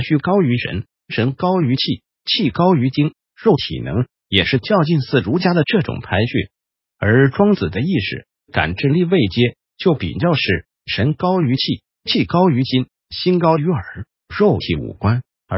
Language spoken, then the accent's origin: Chinese; Taiwan; 我们台湾人有句俗话叫公婆疼孙